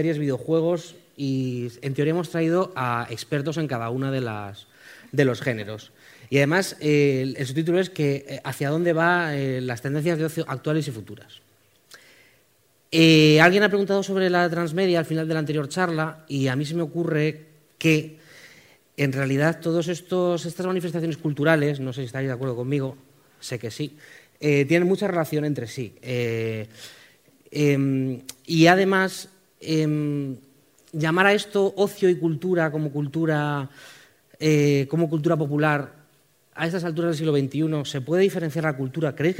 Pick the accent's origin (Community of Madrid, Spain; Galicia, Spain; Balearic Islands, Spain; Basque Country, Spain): Community of Madrid, Spain; Madrid; soy el subdirector de Yotdown y soy de Madrid, a pesar de mi acento.